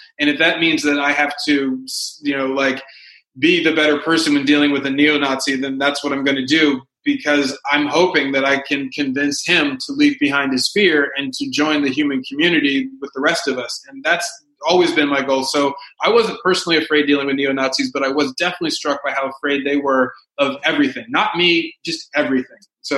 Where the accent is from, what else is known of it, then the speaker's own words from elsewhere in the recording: the South, United States; and I knew that because I grew up in the South. I've been around a lot of bigots.